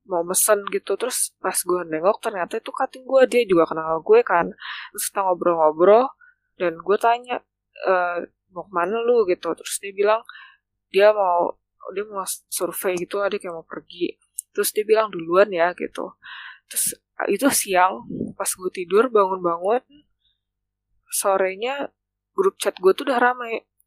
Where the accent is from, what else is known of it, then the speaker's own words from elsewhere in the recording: Jakarta metropolitan area, Indonesia; gue tidak sengaja berpakaian untuk menunjukkan bahwa gue tuh anak Jabodetabek gitu